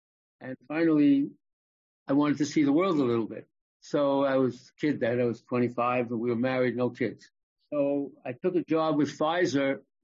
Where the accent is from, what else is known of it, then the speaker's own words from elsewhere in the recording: New York, United States; I'm a New Yorker, born and bred, and still.